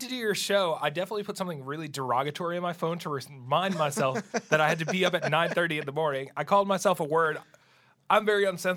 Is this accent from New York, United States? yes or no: yes; Long Island, New York, United States; now in Los Angeles, United States; Yeah, I'm originally from Long Island.